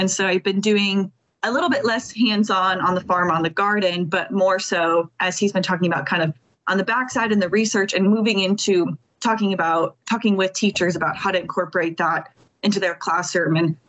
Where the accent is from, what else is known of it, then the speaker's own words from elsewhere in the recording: Minnesota, United States; now in Georgia, United States; I'm also not originally from Georgia. I'm from Minnesota, and it was in Minnesota that I started.